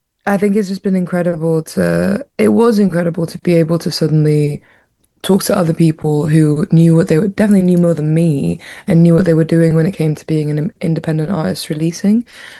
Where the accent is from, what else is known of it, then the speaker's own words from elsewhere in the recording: Hume, Victoria, Australia; growing up in Hume and stuff, we didn't have massive resources to like private lessons